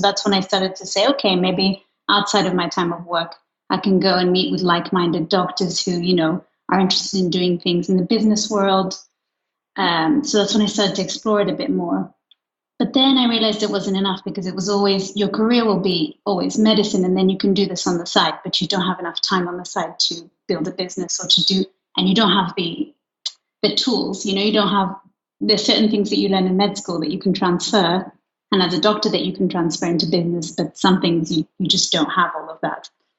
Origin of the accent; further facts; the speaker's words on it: Luxembourg; because I grew up in Luxembourg, maybe it's better to go somewhere which is similar